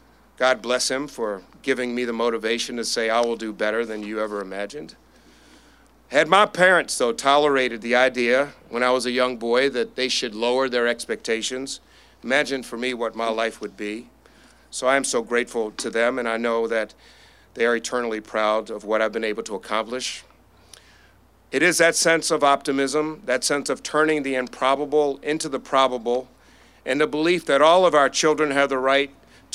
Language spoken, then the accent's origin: English; Baltimore, Maryland, United States; Frederick Douglass High School in my hometown, Baltimore, Maryland.